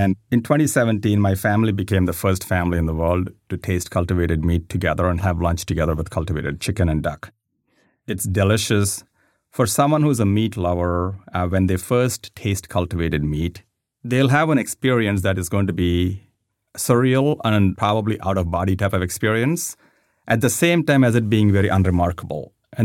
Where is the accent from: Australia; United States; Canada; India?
India; I grew up in India. My dad's a veterinarian. So I grew up around animals and I grew up eating meat.